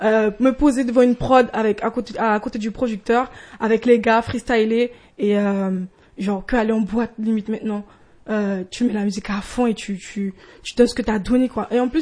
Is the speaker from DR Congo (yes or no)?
no; French Guiana; moved away; Et je viens de la Guyane et je suis arrivée en 2017.